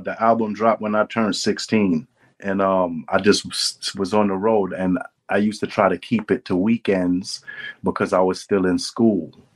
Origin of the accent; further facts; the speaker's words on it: Brooklyn, New York, United States; But I'm from Brooklyn, so I find that to be like, you know, a climax biome, meaning that's the, you know, ultimate of a city